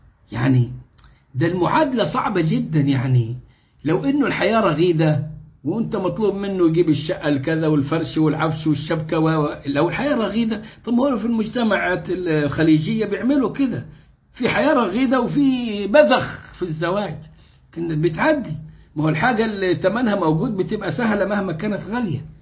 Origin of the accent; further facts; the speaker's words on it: Egypt; وقد ضحى الشيوخ عندنا في مصر بأنفسهم حين عددوا الزوجات لنشر هذا في المجتمع.